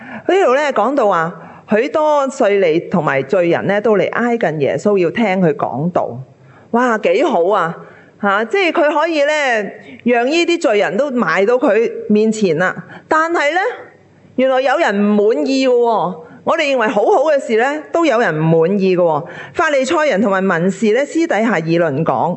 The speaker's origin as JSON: {"language": "Chinese", "country": "Hong Kong", "said": "我们香港人就很简单，经常周围吃饭的"}